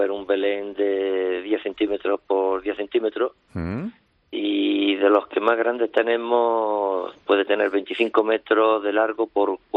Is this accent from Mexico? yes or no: no; Mollina, Andalusia, Spain; Pues mi pueblo está cerca de Antequera, es de la comarca Antequera, que ahora está muy con el patrimonio de la UNESCO de los Dólmenes, el Caminito del Rey